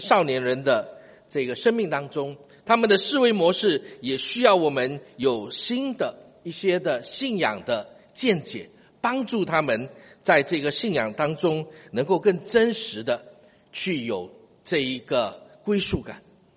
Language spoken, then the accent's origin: Chinese; Singapore; 我在新加坡长大我在这个读初级学院的时候是一个理工的班